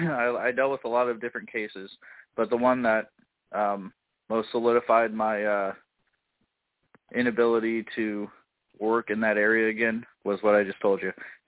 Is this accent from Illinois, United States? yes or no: yes; Chicago, Illinois, United States; It's a racket everywhere. I'm from Chicago.